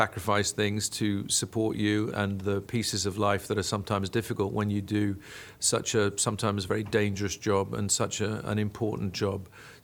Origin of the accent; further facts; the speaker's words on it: Belfast, Northern Ireland, United Kingdom; moved away; I loved hearing the stories that were part of my youth growing up in Belfast.